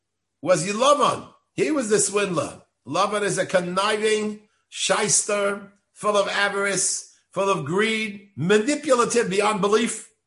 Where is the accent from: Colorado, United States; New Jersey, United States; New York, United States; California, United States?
New York, United States; New York City; I remember I grew up in New York City, and so often I had to wait for the bus